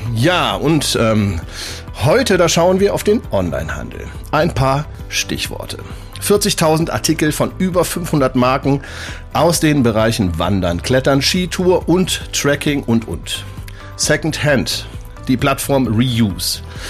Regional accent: Cologne, North Rhine-Westphalia, Germany; Ich komme ja mehr aus dem Norden Deutschlands, also aus Köln.

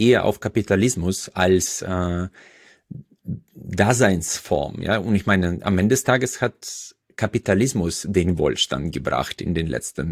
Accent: Uzbekistan; German is a second language; now in Germany; weil man hier im Prinzip sehr, sehr gute Chancen hat im Vergleich zu Usbekistan, wo ich herkomme

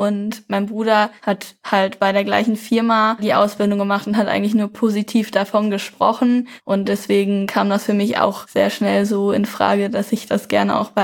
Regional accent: Minden, North Rhine-Westphalia, Germany; also ich komme ja aus Minden

